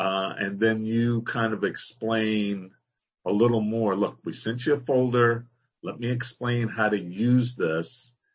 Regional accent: California, United States; accent: California; sometimes my little California accent comes through.

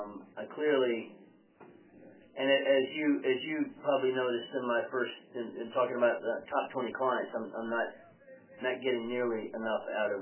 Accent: Mississippi, United States; I think I told you I grew up in Mississippi.

